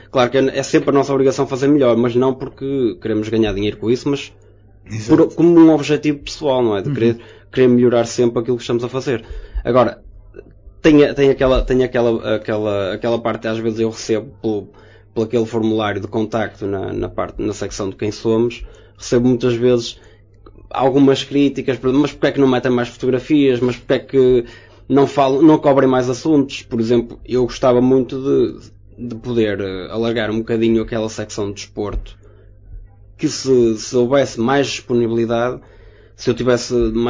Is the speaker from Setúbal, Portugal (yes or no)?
no; Custóias, Porto, Portugal; also born or lived in Leça do Balio; Vivo lá. Não nasci lá, mas vivo lá. Nasci em Leça de Bali, mas fui muito novo morar para Custóias e então acabei por ficar lá.